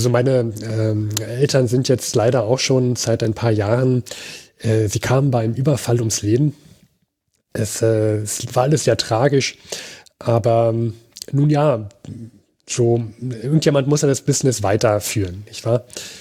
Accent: Dornheim, Germany; born there; Ich bin hier in Dornheim geboren.

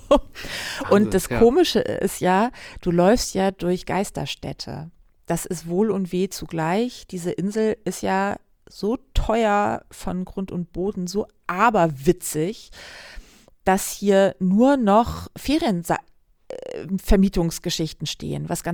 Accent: Hamburg, Germany; meiner Heimatstadt Hamburg

